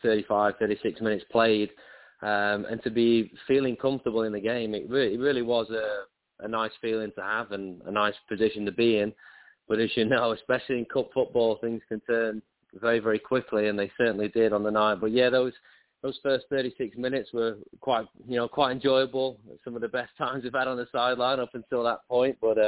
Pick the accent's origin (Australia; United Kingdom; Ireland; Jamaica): United Kingdom; England; now in United States; I mean, as an English guy, have terrible luck supporting anyone that goes through a penalty shootout.